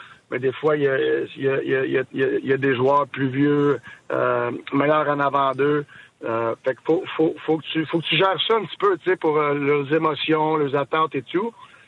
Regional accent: Montreal, Quebec, Canada; je viens de Montréal. Okay? Fait que je sais comment que ça marche. J'avais joué à Montréal chez nous tous les jours, là, en grandissant.

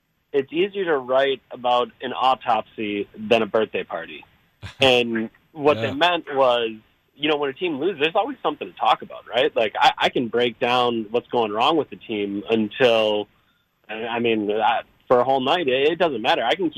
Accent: Slinger, Wisconsin, United States; Yeah, so I'm originally from Slinger, Wisconsin. So I grew up watching the Bucks

